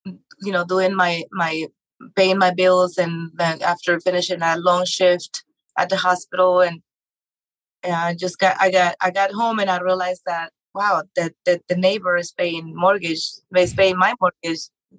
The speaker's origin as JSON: {"language": "English", "country": "Mexico", "tie": "born or raised there", "second_language": "English", "moved": "yes", "said": "And growing up in Mexico, the duplex theme wasn't a thing."}